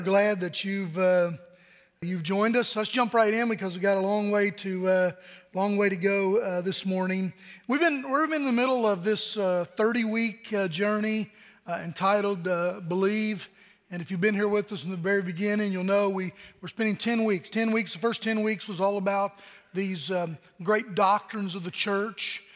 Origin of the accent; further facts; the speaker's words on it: Pennsylvania, United States; Well, I'm from Pennsylvania. Oh, my gosh, I bet it's cold there, huh? Yeah, it's cold there.